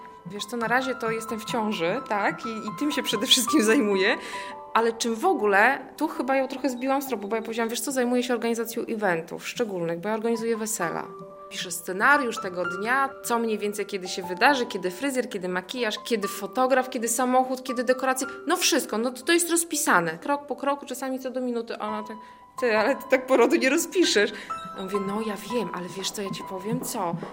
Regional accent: Białystok, Podlaskie Voivodeship, Poland; born there; also born or lived in Warsaw; Ja się urodziłam w Białymstoku, potem mieszkałam prawie 10 lat w Warszawie

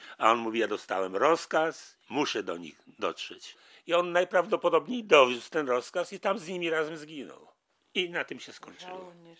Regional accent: Supraśl, Podlaskie Voivodeship, Poland; Jestem rodowitym supraślaninem.

